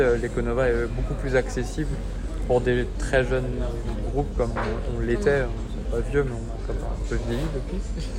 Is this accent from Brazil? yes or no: no; Vannes, Brittany, France; On est originaire de Vannes, qui est collé à Saint-Nolf, l'ancien